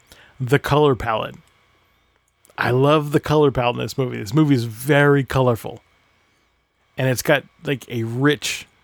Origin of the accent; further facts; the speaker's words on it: United States; We come from America. Cultural appropriation is what we do.